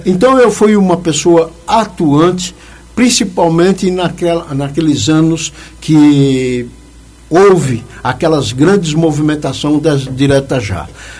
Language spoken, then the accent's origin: Portuguese; São Paulo, Brazil; accent: paulista; also born or lived in Sergipe; eu fui criado em São Paulo, na Rua Barão de São Luís, número 232. Portanto, eu morava na Vila Santa Maria, onde tem a igreja Nossa Senhora da Santa Maria